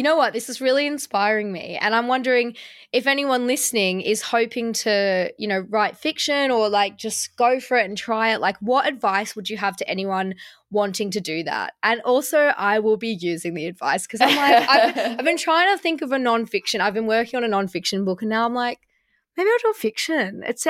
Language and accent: English; Melbourne, Victoria, Australia; I'm from Melbourne